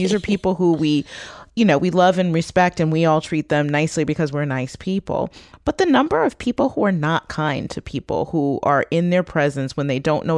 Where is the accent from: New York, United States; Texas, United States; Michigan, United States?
Michigan, United States; Detroit; And it's meant not only that I'm proud of my hometown, but also, you know, when people talk about it, I will fight back. I will protect my hometown as well.